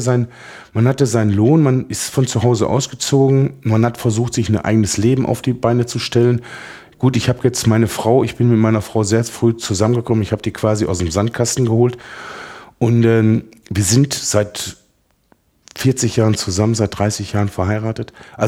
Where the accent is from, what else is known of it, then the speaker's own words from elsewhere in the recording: Oberhausen, North Rhine-Westphalia, Germany; ich bin aus ganz kleinen Verhältnissen. Ich bin als Bergmannssohn groß geworden in Oberhausen, direkt im Herzen von Oberhausen. Der Vater war Bergmann, er ist 25 Jahre eingefahren. Die Mutter war Hausfrau, die Brüder waren Schlosser oder Kranführer.